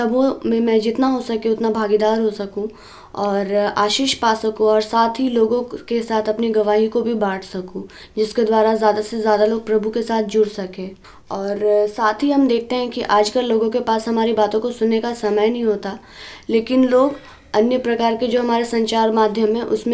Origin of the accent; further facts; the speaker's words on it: Jharkhand, India; और मैं झारखंड की रहने वाली हूँ।